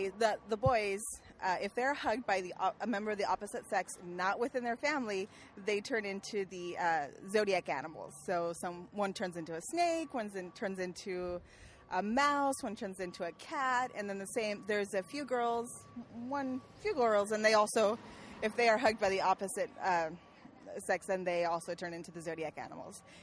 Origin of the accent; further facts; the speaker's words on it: Gardena, California, United States; I'm from Gardena, California.